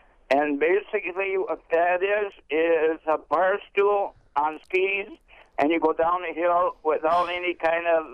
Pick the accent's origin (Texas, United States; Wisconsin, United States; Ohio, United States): Wisconsin, United States; Mellen; Well, in my hometown of Mellon, back in the 50s, we had a lady that had a restaurant